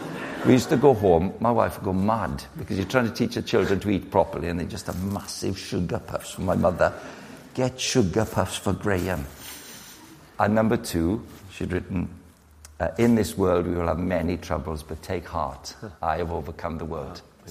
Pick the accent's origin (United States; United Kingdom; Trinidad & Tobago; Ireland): United Kingdom; Farnborough, South East England; born there; So I was born in Farnborough.